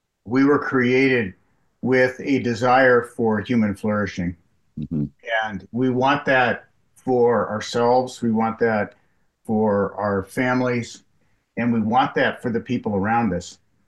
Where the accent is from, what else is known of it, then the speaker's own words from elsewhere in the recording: Salem, Oregon, United States; now in Seattle, United States; Well, I grew up in Salem, Oregon, and came up to go to college here in Seattle, where I met my wife.